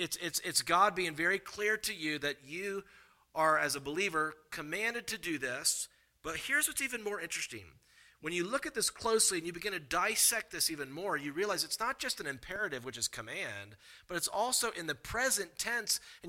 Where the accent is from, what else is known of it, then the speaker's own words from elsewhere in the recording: South Carolina, United States; I think about years ago, growing up in South Carolina at some point in college